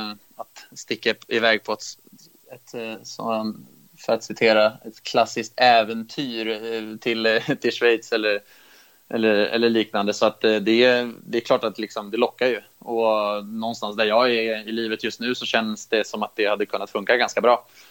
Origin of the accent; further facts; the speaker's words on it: Stockholm, Stockholm County, Sweden; AIK är ju väldigt nära min hemstad Stockholm.